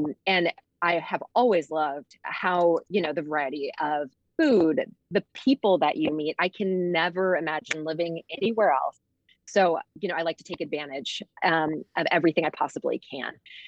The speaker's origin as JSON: {"language": "English", "region": "West Coast", "country": "United States", "tie": "born or raised there", "said": "So, I went to school, I grew up on the West Coast and I went to school at Pratt in Brooklyn."}